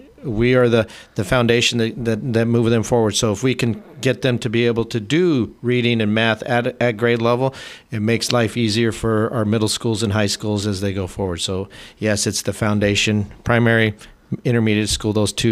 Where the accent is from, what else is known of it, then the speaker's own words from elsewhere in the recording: Utah, United States; also born or lived in Las Vegas, United States / New Mexico, United States; Born and raised in Utah, and then spent some time in Las Vegas, Nevada, working as a rec therapist, and then from there, educational background, New Mexico